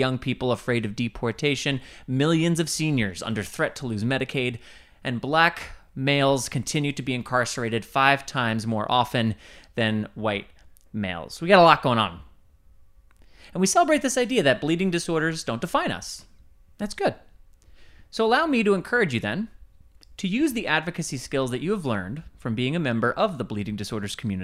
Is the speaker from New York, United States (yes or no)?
yes; New York, United States; I grew up in New York and people would be like, you ever been to?